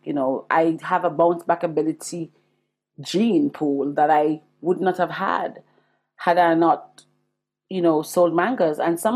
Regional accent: Jamaica; I'm going to say it in the Jamaican way because I'm Jamaican, you all.

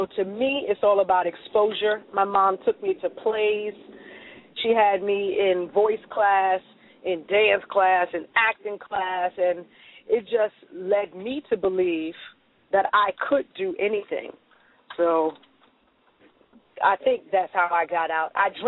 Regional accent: Brooklyn, New York, United States; I mean, you're in that area, and I grew up in Brooklyn.

